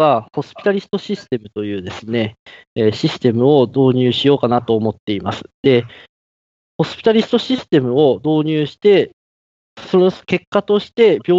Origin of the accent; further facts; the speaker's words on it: Tokyo, Japan; 僕はですね、もともと東京生まれ東京育ちでして